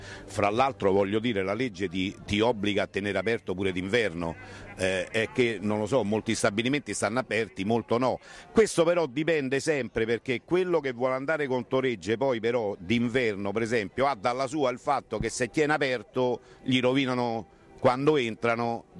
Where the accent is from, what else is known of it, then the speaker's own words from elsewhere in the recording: Ostia, Lazio, Italy; per noi che siamo nati a Ostia e che abbiamo vissuto Ostia